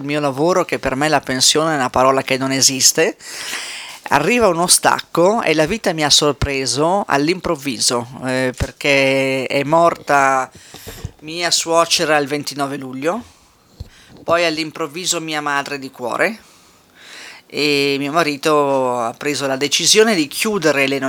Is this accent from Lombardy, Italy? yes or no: yes; Milan, Lombardy, Italy; Arrivo da Milano, sono milanese, figlia di una bolognese e di un bergamasco, si sente anche dal mio accento.